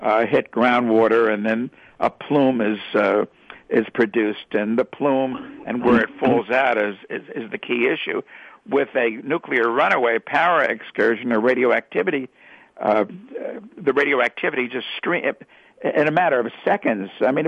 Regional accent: New York City, New York, United States; now in Long Island, United States; I live on Long Island, which is just to the east of New York City, and I'm from New York City

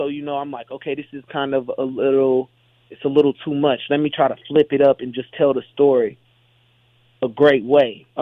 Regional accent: Dayton, Ohio, United States; moved away as an adult; now in Los Angeles, United States; I'm from Dayton, Ohio. I was born and raised in Dayton, Ohio. I recently moved out of Dayton 3 years ago

